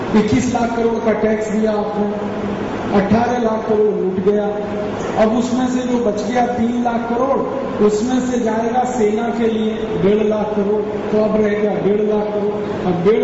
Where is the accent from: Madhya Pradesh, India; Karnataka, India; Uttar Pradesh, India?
Uttar Pradesh, India; Aligarh; मेरा जन्म उत्तर भारत के एक गांव में हुआ, उस गांव का जिला है अलीगढ़। अलीगढ़ जो है दिल्ली से लगभग 130 किलोमीटर की दूरी पर है, माने राजधानी के नजदीक है। तो मेरा गांव राजधानी से 130 किलोमीटर है और मेरे गांव में बिजली नहीं है अभी।